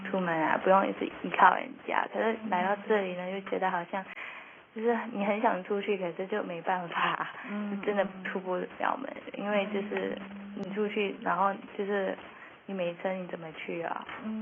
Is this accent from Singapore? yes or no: yes; Singapore; 当然很想留在新加坡，因为家人都在那儿。然后，反正我从小就在那边长大，所以就是已经很习惯那个地方。